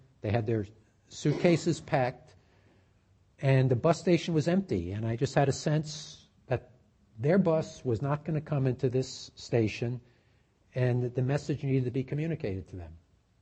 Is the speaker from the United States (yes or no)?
yes; New York, United States; I'm a New Yorker. New Yorkers tend to be, you know, high energy type.